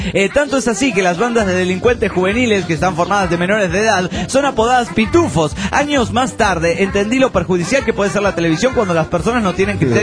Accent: Venezuela; a mediados de los 80, los pitufos eran una sensación en mi país, Venezuela. Yo contaba con 10 años aproximadamente

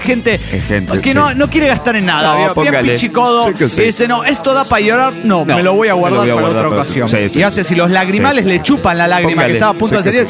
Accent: Mexico City, Mexico; del DF Mexicano.

